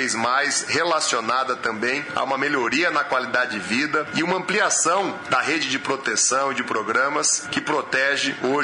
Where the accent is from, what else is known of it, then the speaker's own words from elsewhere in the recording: Brazil; O Brasil é uma referência e nós, que somos brasileiros, temos que nos orgulhar disso.